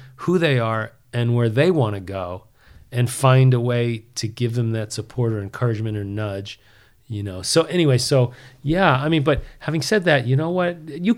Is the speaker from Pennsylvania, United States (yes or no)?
no; Long Island, New York, United States; Yeah, I was born in New York City and then moved out to, you know, one of the nice suburbs in Long Island. And then... I'm rooted in New York, and then went to Syracuse University, which is in upstate New York